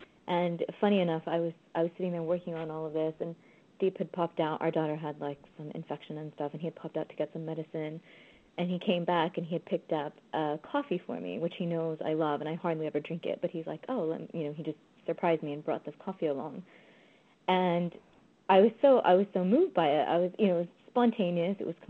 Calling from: London, United Kingdom; I'm dialing in from London.

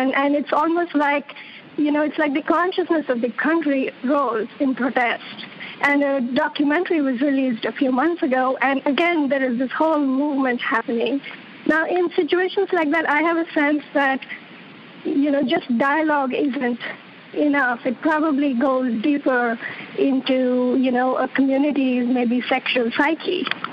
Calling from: San Jose, California, United States; I'm calling from San Jose.

